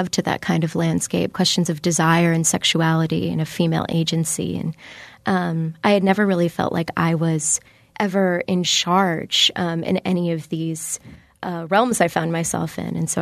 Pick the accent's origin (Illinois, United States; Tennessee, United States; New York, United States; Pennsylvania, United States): Illinois, United States; Springfield; I grew up in Springfield in the middle of Illinois and literally within a sea of cornfields.